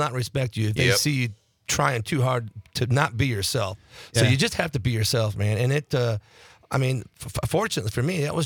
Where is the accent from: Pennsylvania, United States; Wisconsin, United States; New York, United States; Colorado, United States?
New York, United States; Buffalo; I grew up in Buffalo, New York. He was a Buffalo fireman